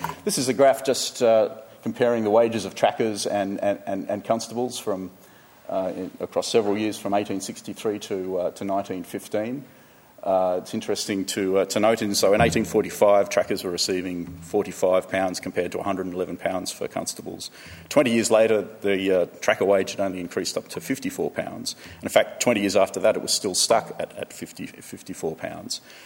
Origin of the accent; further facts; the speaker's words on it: Dubbo, New South Wales, Australia; I grew up in Dubbo, and despite knowing a lot of Aboriginal kids at school, no one really talked about the Aboriginal history of Dubbo, except for Tracker Riley.